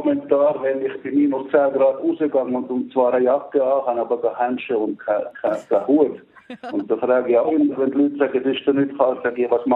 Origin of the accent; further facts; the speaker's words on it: Switzerland; Also Vaterland ist die Schweiz. Heimat ist ein bisschen weiterer Begriff.